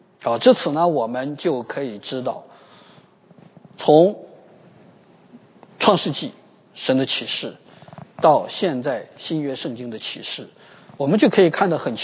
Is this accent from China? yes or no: yes; China; 甚至在教会当中造成那种叫我们中国人很熟悉的叫做路线斗争式的那种割裂